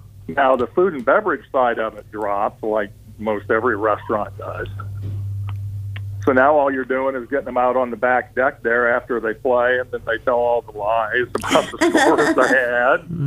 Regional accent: Dunedin, Florida, United States; I got a good friend of mine that we went to school together since San Jose Elementary School.

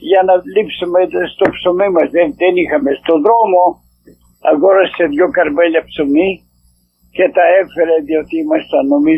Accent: Avgerinos, Western Macedonia, Greece; born there; Γεννήθηκα στον Αυγερινό Κοζάνης.

